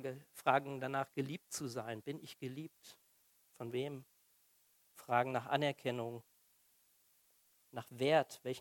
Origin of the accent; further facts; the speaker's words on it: Siegen, North Rhine-Westphalia, Germany; Das erinnert mich ein bisschen so an meine Kindheit und Jugend. Ich komme aus Siegen in Nordrhein-Westfalen